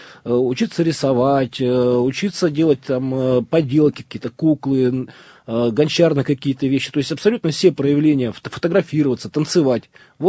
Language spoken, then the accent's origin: Russian; Asbest, Sverdlovsk Oblast, Russia; меня город Асбест интересует именно как мой родной город и моя родная школа.